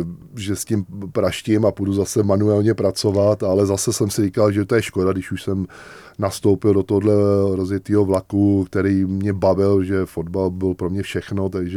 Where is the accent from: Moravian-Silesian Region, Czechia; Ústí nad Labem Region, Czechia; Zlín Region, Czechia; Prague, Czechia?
Prague, Czechia; Tak musím říct, že jsem rodilý Pražák